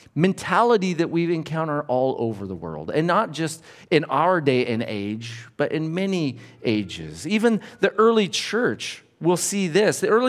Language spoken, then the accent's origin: English; United States; And I'd tell them, I'm from the United States.